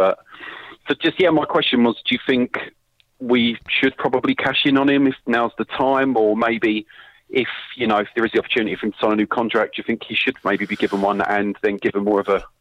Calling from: London, United Kingdom; I'm calling from London.

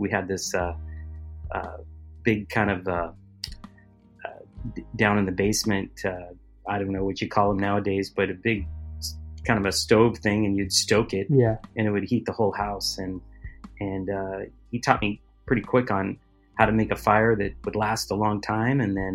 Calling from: Washington, United States; Yeah, I'm on the West Coast. It's in Washington State, just south of the rainforest. So lots of trees.

